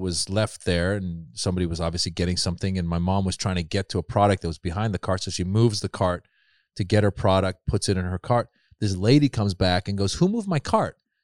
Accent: Marin, California, United States; But then, you know, then we moved to Northern California. I grew up in Marin. Again, very privileged, like, upbringing.

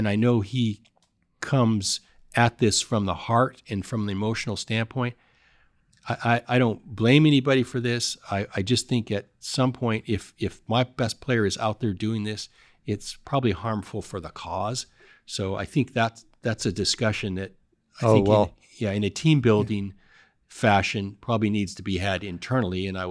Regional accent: Idaho, United States; I'm a kid from Idaho that's stumbling along trying to get my words right.

